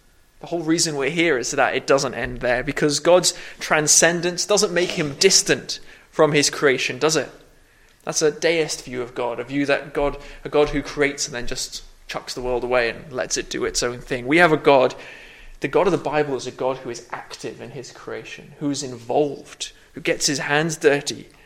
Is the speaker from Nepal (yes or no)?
yes; Nepal; I was growing up in Nepal